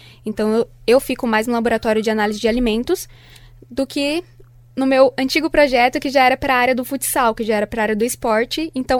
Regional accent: Presidente Venceslau, São Paulo, Brazil; moved away as an adult; now in Londrina, Brazil; eu tenho 22 anos e eu não sou de Londrina, sou de Presidente Venceslau, São Paulo.

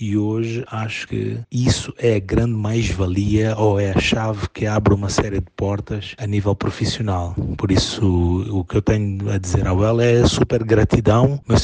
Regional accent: Mozambique; fazendo a melhoria dos negócios a nível de Moçambique e de África, Moçambique que é o país de onde eu sou

